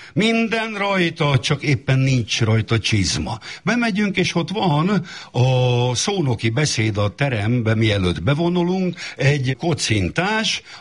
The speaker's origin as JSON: {"language": "Hungarian", "town": "Szeged", "region": "Csongrád-Csanád", "country": "Hungary", "tie": "born there", "said": "67-ben, amikor én Szegeden születtem, édesapám 60-tól a Szegedi Nemzeti Színház tagja volt"}